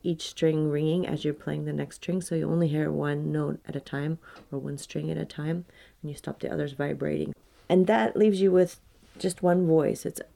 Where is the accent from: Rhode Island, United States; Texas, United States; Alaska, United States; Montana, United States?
Alaska, United States; Juneau; also born or lived in Japan / China / Korea; I grew up in Juneau and graduated from Juneau Douglas High School in 1987 and became an exchange student pretty immediately after that. I lived in Japan, then in China, then later in Korea